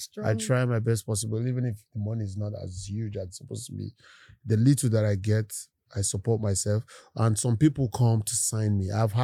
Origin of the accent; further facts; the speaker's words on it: Abuja, Federal Capital Territory, Nigeria; now in Lagos, Nigeria; I was born in Abuja. I grew up in Abuja. I schooled in University of Jos, and after my university, I stayed in Abuja for a year or two. Then I moved to Lagos